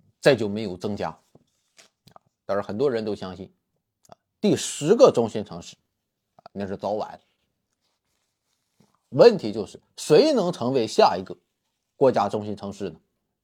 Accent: Dalian, Liaoning, China; 我是作为一个大连人

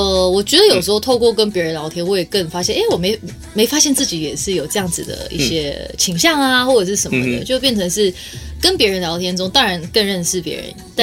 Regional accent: Singapore; also born or lived in Hong Kong; now in Taipei, Taiwan; 因为我毕竟在新加坡跟香港长大啊。

